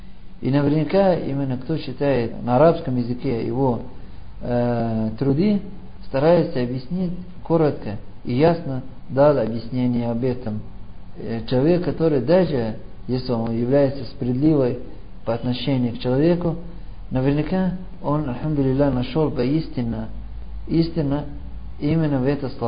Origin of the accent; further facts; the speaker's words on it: Somalia; особенно у нас на родине, Сомали